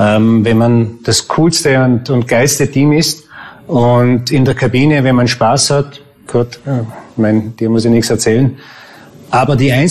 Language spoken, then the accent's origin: German; Gargellen, Vorarlberg, Austria; Ich komme aus Vorarlberg, Gargellen. Das ist ein Ort auf 1500 Meter Seehöhe.